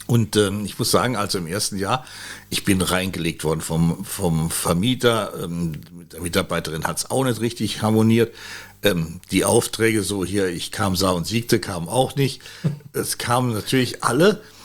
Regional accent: Moers, North Rhine-Westphalia, Germany; in Moers, in meiner alten Heimat

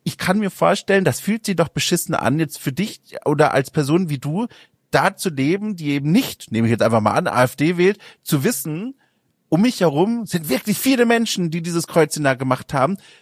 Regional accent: Bavaria, Germany; ich habe kaum Erfahrung mit Sachsen-Anhalt, ich komme aus Franken.

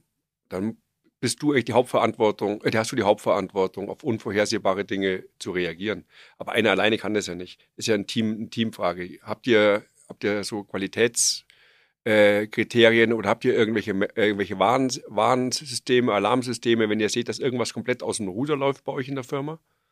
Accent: Bavaria, Germany; wir sind aus Bayern.

